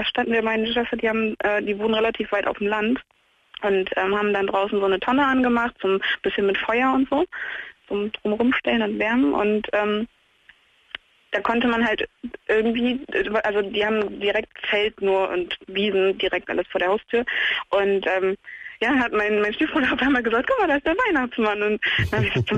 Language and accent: German; Netherlands; meine Familie, also wir kommen aus Holland